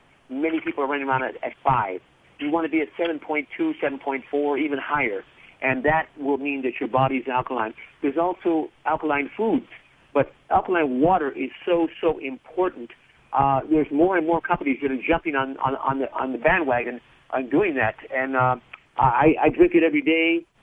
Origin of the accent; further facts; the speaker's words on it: Los Angeles, California, United States; when I grew up in South Central L.A., it's a mixed neighborhood, a lot of minorities, a lot of poor people.